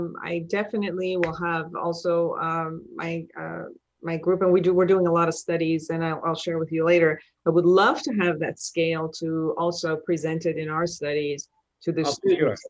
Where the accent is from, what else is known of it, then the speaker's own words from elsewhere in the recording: Iran; I'm from Iran.